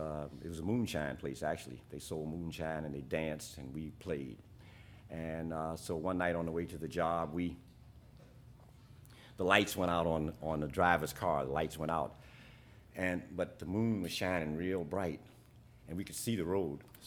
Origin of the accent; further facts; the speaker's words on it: Chicago, Illinois, United States; And I was from Chicago. My home was from Chicago, so I had a different accent.